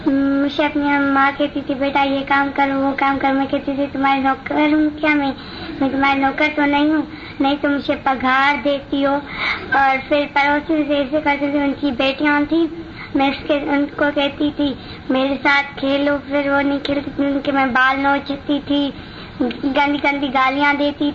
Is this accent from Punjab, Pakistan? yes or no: no; Ghora Bari, Sindh, Pakistan; Urdu is a second language; میں گھوڑا بڑی سے آئی ہوں.